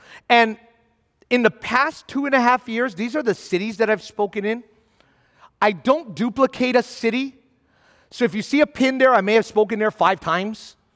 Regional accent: Waipahu, Hawaii, United States; also born or lived in Kailua; I'm born and raised in Hawaii. First in Kailua for the first 8 years, and then Waipahu after that.

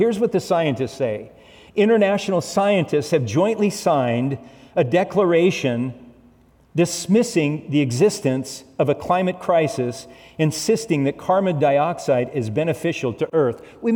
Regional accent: Manhattan Beach, California, United States; I grew up in Manhattan Beach when I was a little kid

